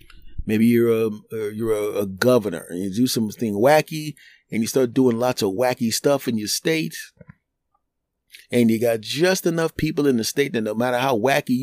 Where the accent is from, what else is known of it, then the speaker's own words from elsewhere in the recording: United States; Now the country has, in my home country, 330, 340 million people.